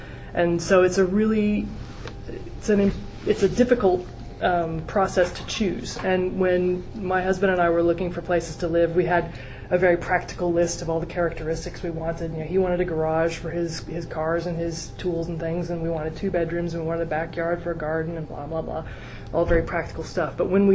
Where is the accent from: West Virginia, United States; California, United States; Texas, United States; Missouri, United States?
Texas, United States; I think of my mother's kitchen. I'm from Texas, by the way. I think of the smell of smoked brisket, which was usually my dad's doing rather than my mother's.